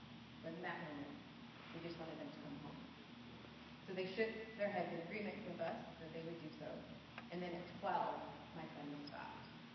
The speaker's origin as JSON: {"language": "English", "town": "St. Louis", "region": "Missouri", "country": "United States", "tie": "born or raised there", "said": "In St. Louis. I'm from St. Louis. I'm a native St. Louisan, buried from St. Louis."}